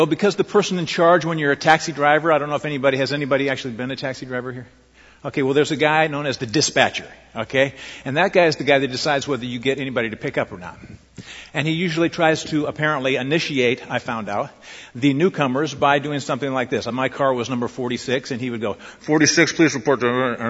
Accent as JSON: {"language": "English", "town": "Lincoln", "region": "Nebraska", "country": "United States", "tie": "born or raised there", "said": "And second, it was Lincoln, Nebraska, my hometown."}